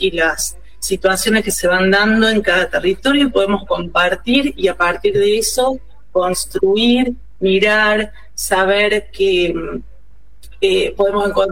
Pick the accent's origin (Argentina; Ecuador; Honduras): Argentina; Marcos Juárez, Córdoba; Soy de Marco Juárez